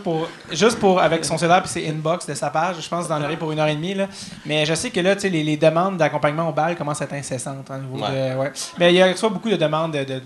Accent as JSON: {"language": "French", "town": "Montreal", "region": "Quebec", "country": "Canada", "said": "moi, je viens de Montréal, je parlais à des gens"}